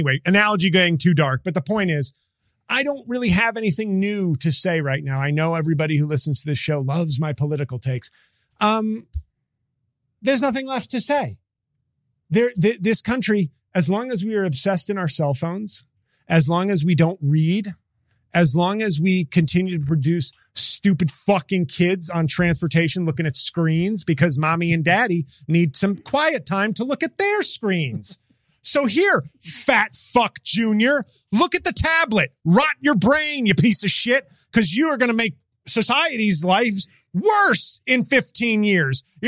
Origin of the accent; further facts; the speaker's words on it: New York City, New York, United States; It's in New York City, my hometown.